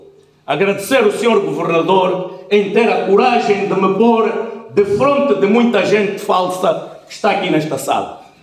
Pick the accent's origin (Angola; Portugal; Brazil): Angola; Como angolano, como militar